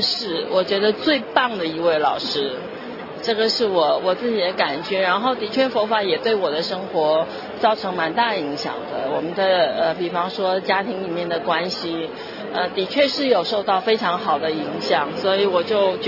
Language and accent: Chinese; Taiwan; now in Shanghai, China; 我是来自台湾，但是我住在上海，然后